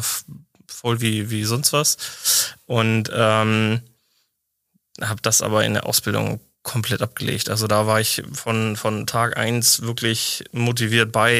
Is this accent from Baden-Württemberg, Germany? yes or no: no; Hanover, Lower Saxony, Germany; ich bin 28 Jahre Elektrotechnikermeister aus Hannover